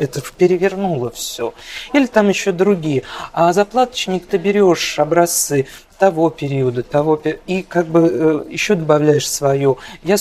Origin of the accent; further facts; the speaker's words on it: Syzran, Samara Oblast, Russia; now in Urals, Russia; я не из Екатеринбурга, сам я из города Сызрани, Самарской области. Но, видишь, жизнь так получилась, что оказался на Урале.